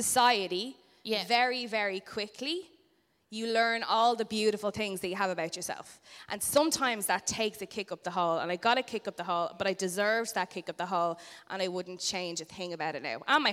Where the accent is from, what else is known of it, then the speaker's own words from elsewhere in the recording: Ireland; As Irish people